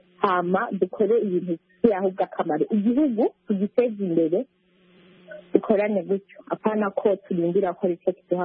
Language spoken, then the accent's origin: English; Burundi; I'm Burundian, I'm 22 years old